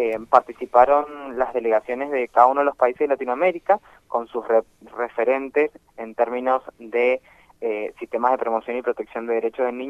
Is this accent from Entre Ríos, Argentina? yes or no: no; San Rafael, Mendoza, Argentina; cómo atendemos nosotros también como argentinos, como mendocinos y como san rafaelinos